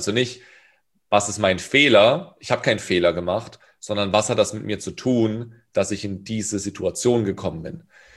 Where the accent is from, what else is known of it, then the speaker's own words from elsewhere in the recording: Karlsruhe, Baden-Württemberg, Germany; Breakdance, Hip-Hop in Durlach, da wo ich herkomme